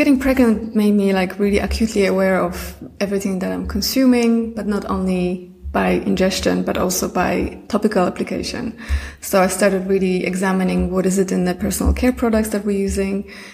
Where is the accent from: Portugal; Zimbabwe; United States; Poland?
Poland; English is a second language; now in Mallorca, Spain; I am originally from Poland. And right now I live on Mallorca. I've been here for the last 9 years.